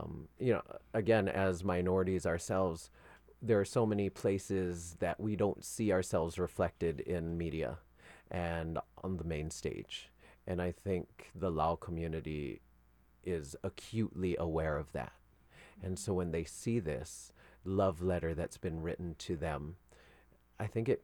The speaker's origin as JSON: {"language": "English", "country": "Philippines", "said": "even though we're all here in this room, in this studio, because we're Filipino"}